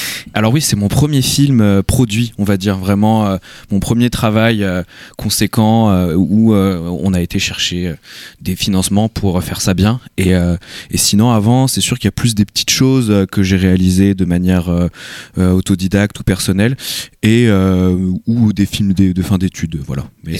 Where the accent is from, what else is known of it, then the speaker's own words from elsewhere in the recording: Douarnenez, Brittany, France; moi, je viens de Douarnenez, dans le Finistère, et c'est des territoires qui me touchent énormément.